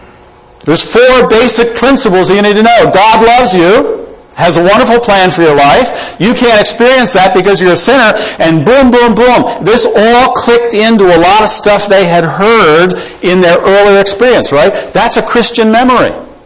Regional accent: United States; When I grew up in America, we still regarded ourselves basically as a Protestant nation.

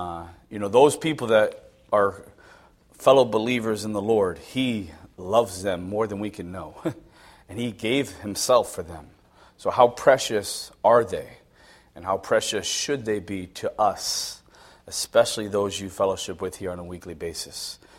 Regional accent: North Branford, Connecticut, United States; we're from Brantford, North Brantford, Connecticut. We go to Brantford Bible Chapel.

